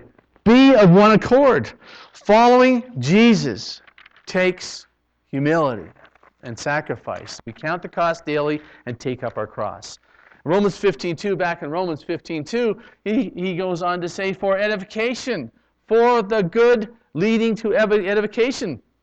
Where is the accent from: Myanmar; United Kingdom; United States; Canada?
Canada; growing up in Canada, it was always like that was the social thing.